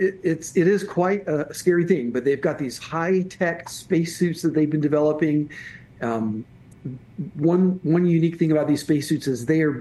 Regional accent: Florida, United States; I grew up on the Space Coast in Florida.

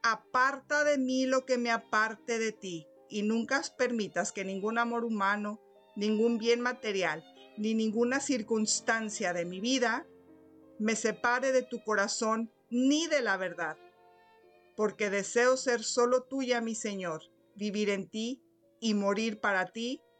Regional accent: Mexico; incluso yo que soy mexicana, me simbra el corazón

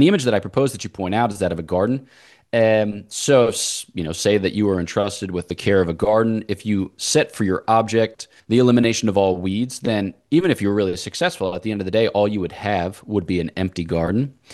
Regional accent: Pennsylvania, United States; I'm from that same region. I grew up outside of Philadelphia.

